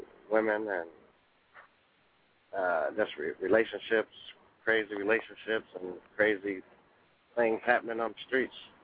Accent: Cincinnati, Ohio, United States; Yeah, I'm I'm … from Cincinnati, Ohio.

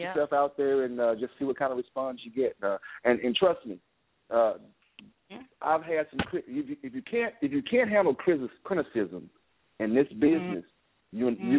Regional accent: Memphis, Tennessee, United States; also born or lived in Dallas, Texas; now in Odessa, United States; and always from my hometown, Memphis, Tennessee, by way of Dallas, Texas, now in Odessa.

